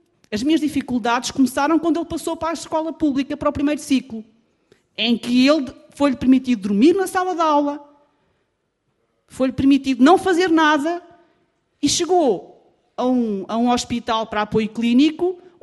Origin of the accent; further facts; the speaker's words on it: Sobral de Monte Agraço, Lisbon, Portugal; venho de Sobral de Montagraço.